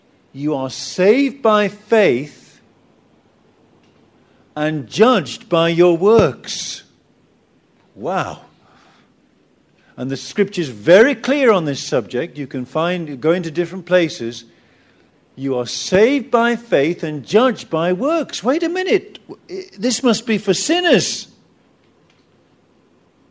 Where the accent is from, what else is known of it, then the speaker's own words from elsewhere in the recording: England, United Kingdom; I'm English. In England, we can do this, we can do that.